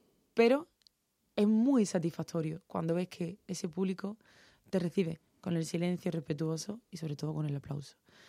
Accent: Huelva, Andalusia, Spain; se plasman imágenes de mi tierra, de Huelva, del mar, luz, alegría

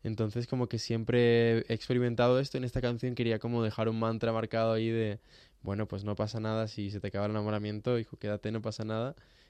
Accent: Uruguay; also born or lived in Ibiza; nací en Ibiza. Y con 4 añitos ya me fui de allí. O sea que de ibicenco tengo poco. Pero bueno, luego me fui a Uruguay.

